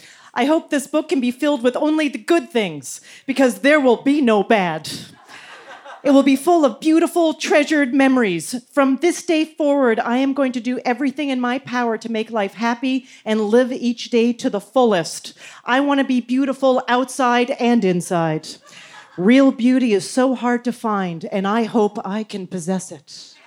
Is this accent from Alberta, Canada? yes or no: yes; Calgary, Alberta, Canada; I'm in from Calgary, Alberta, Canada, which is where this took place.